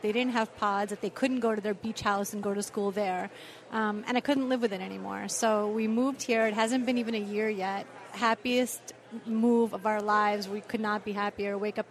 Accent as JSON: {"language": "English", "town": "Brooklyn", "region": "New York", "country": "United States", "tie": "born or raised there", "said": "I am a lifelong New Yorker. I was a lifelong New Yorker. I grew up in Brooklyn. I thought I was raising my family there forever"}